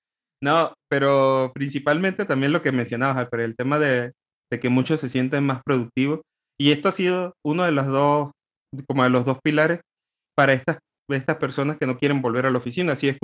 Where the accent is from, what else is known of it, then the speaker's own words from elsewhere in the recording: Veracruz, Mexico; accent: Veracruz; Con mi acento de Veracruz.